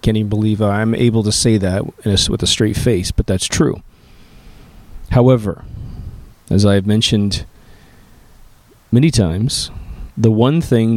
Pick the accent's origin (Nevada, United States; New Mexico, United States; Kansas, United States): Kansas, United States; when I grew up in Kansas, we had seashells, a lot of sea life, little tiny fossils